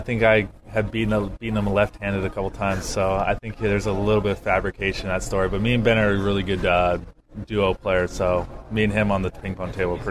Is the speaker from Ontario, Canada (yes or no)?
no; Victoria, British Columbia, Canada; now in United States; I got my time on the island, because I'm from Victoria, British Columbia, so it's on an island.